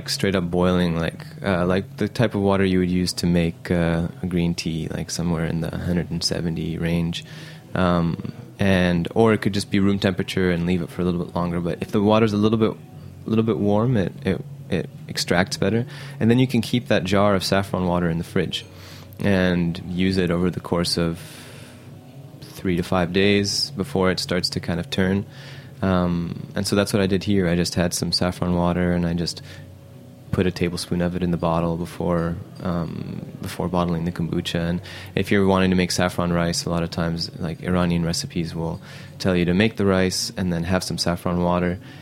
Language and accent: English; Saudi Arabia; I grew up in Saudi Arabia, and I'm half Egyptian